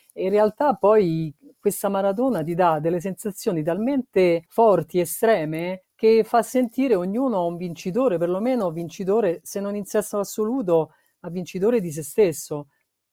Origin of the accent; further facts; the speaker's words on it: Rome, Lazio, Italy; non lo potrei dire perché io sono romana